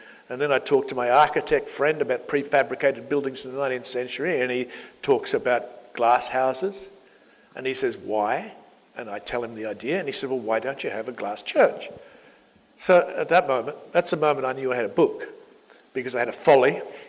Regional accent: Australia; but I'm an Australian. I think if I was an American writer, actually, they probably wouldn't be reading it, but I'm an Australian writer.

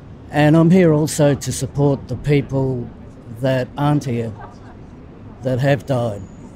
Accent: Cockatoo, Victoria, Australia; I'm from Cockatoo in Victoria.

